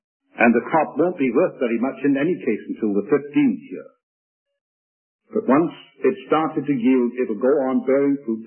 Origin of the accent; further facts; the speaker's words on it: United Kingdom; When I was a boy growing up in Britain